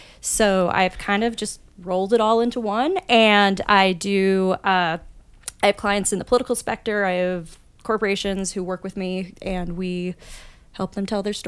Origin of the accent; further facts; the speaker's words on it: Los Angeles, California, United States; now in Chicago, United States; I started doing stand-up 20 years ago in my hometown of Los Angeles and loved it. Came out here to the Chicagoland area to attend Northwestern.